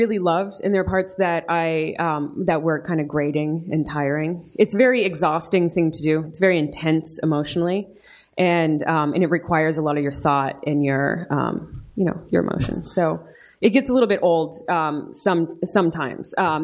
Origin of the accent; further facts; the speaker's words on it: Los Angeles, California, United States; And then, I'm from Los Angeles, but for a short period of time, I went to Indiana. It's a long story.